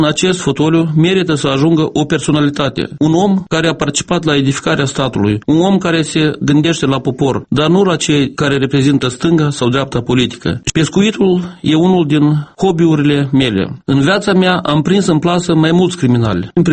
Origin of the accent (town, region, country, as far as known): Cioara, Hîncești District, Moldova; born or raised there